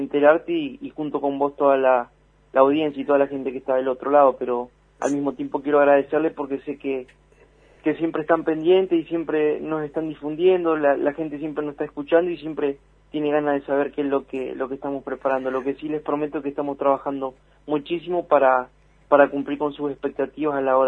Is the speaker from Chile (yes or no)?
no; El Maitén, Chubut, Argentina; gracias a Dios me agarró acá en mi pueblo, el Maitén